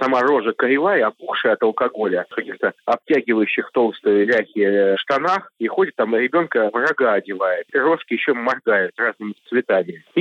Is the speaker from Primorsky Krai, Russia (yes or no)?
no; Saint Petersburg, Russia; я из Петербурга, поэтому, ну, пускай идет